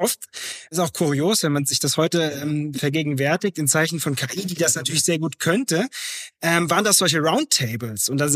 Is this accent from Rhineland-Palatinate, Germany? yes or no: yes; Andernach, Rhineland-Palatinate, Germany; Ich komme aus Andernach, das ist vielleicht dem einen oder anderen Begriff, denn es liegt an der mittelrheinischen Bahnstrecke zwischen Koblenz und Köln, eher bei Koblenz. Ja, es ist eine sehr, sehr, sehr schöne Region, auch zum Radfahren.